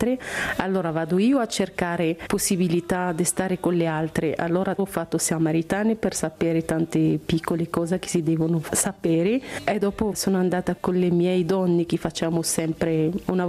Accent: Meknes, Fès-Meknès, Morocco; Italian is a second language; moved away as an adult; now in Switzerland; sono nata in Marocco a Meknès al 73. Sono arrivata qua dopo 2 anni che sono vissuta in Danimarca e in Francia e sono arrivata in Bregaglia perché il mio marito lavora in Engadina.

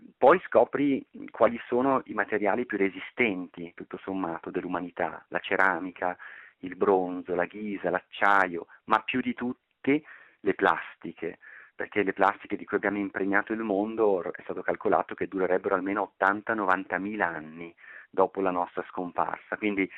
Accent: Bergamo, Lombardy, Italy; Io abito a Bergamo, sono bergamasco, anche se lavoro all'Università di Padova

